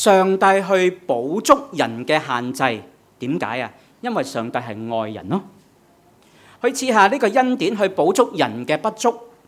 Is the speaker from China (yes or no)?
yes; China; 我们中国人所说的成家呢，是指成家立室。